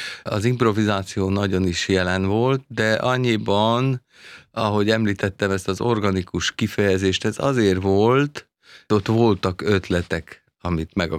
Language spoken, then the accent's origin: Hungarian; Kaposvár, Somogy, Hungary; born there; Én Kaposváron születtem, ott 8 évig hegedülni tanultam, ahogy a gyereknek illik.